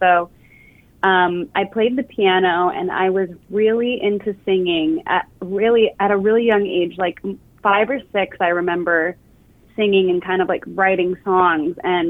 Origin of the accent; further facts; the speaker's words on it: Phoenix, Arizona, United States; also born or lived in Tucson; I'm obviously a bad Arizonian if I don't know, but born and raised in Arizona.